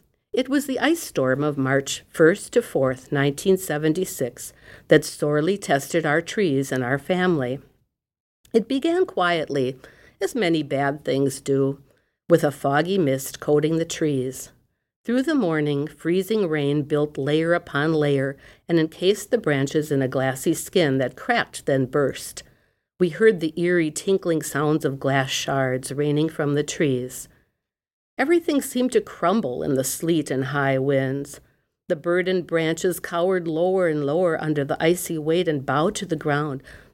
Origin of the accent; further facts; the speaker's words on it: Sheboygan, Wisconsin, United States; now in West Bend, United States; I grew up in Sheboygan, but now we make our home in West Bend, Wisconsin.